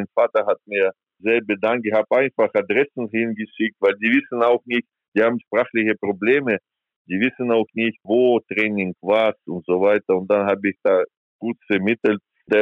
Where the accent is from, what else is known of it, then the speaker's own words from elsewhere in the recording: Ukraine; German is a second language; dann ich als Landsmann, als Ukrainer, ich muss das auch machen.